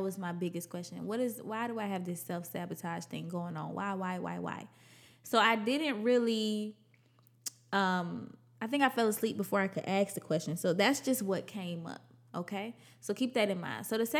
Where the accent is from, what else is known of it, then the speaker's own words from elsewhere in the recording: Atlanta, Georgia, United States; I was standing outside of the house that I grew up in Atlanta.